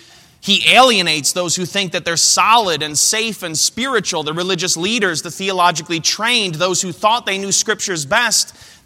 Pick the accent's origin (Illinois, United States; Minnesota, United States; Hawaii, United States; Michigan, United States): Michigan, United States; I grew up in Western Michigan. My mom always listened to one Christian radio station whenever she was in the car.